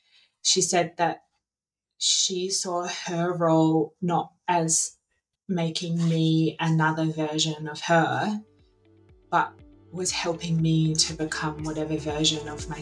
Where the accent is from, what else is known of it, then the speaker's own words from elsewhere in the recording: Adelaide, South Australia, Australia; also born or lived in Brisbane; So I grew up in Adelaide, very idyllic childhood in the Adelaide Hills, and was interested in science, in chemistry and biology.